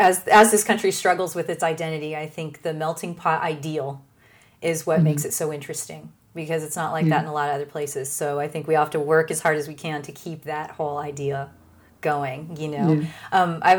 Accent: San Diego, California, United States; You're not actually like a Colombian native. So why do you claim that culture, even though you're born and raised in San Diego?

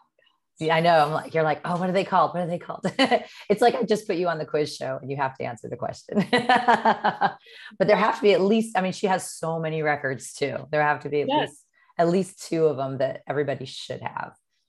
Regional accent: California, United States; I'm from California, especially I live in Los Angeles.

